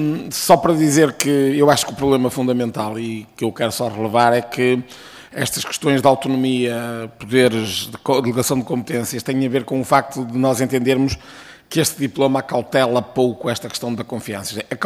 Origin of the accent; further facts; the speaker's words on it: Vila do Conde, Porto, Portugal; sou de Vila do Conde